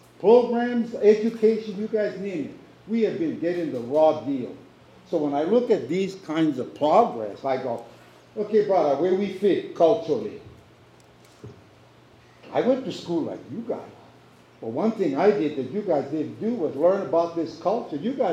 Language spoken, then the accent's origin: English; Hawaii, United States; born there; I was born on Oahu, but now I'm living here.